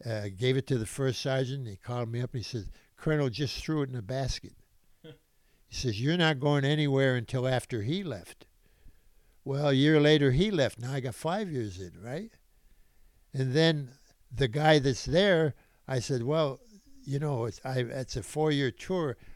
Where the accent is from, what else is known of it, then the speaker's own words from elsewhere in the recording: Massachusetts, United States; We're originally from Massachusetts. We wanted to come back to California.